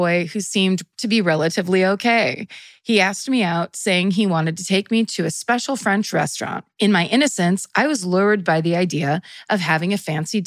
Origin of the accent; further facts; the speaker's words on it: Japan; moved away as an adult; In 1993, I left my hometown in southern Japan and started living alone for the first time in my life. I was 18 years old.